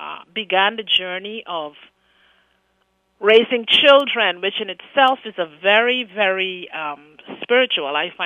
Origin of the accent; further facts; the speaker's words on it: Guyana; born there; you'll know that I was born in Guyana, South America.